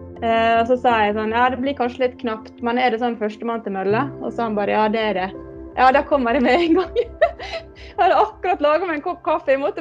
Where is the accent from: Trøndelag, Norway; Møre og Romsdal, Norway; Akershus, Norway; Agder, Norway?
Møre og Romsdal, Norway; Ålesund; Da jeg vokste opp i Ålesund, så drev jeg ikke med seiling